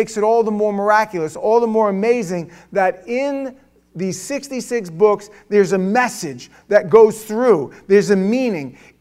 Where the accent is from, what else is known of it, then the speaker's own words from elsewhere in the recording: New York City, New York, United States; I don't know how you grew up, but I grew up in New York City.